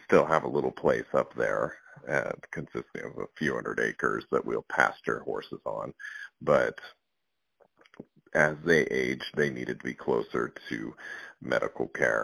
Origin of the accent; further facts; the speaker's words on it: Orovada, Nevada, United States; now in Fallon, United States; So I grew up in Orvada, Nevada, which is just a little farming community about 3.5 hours north of where I'm at now.